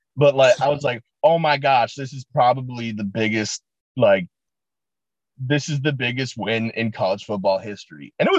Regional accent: Chicago, Illinois, United States; I grew up in the Chicago suburbs.

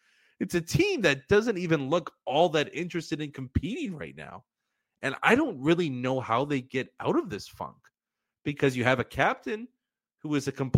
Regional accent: Canada; Maybe it's a part of me as a Canadian being a little bit scared of the Americans, looking pretty nasty.

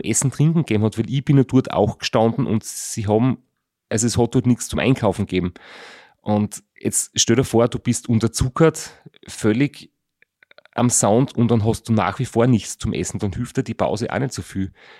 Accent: Austria; hat mich irgendwie gefragt, wo ich herkomme und ich habe gesagt, ja, Austria

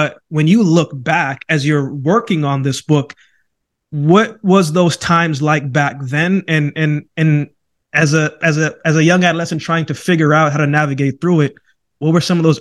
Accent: Calgary, Alberta, Canada; also born or lived in Jamaica; I was born in Jamaica, left 7-8 years old, right? Went northern Canada.

